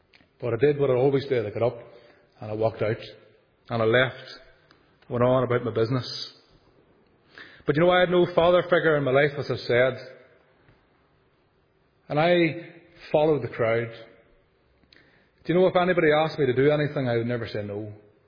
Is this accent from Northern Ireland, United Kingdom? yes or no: yes; Armagh, Northern Ireland, United Kingdom; As a young boy, I lived in Armagh. That was my hometown. And up until that point, up to the age of 8 years of age, I was quite a happy young man.